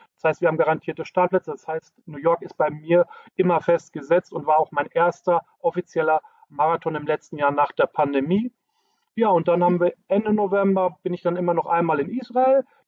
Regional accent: North Rhine-Westphalia, Germany; accent: Münster

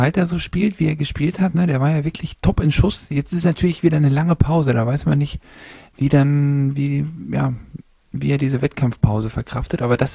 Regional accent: East Germany, Germany; born there; als geborener Ossi habe ich so ein bisschen Mühlhäuser-Hoffnung.

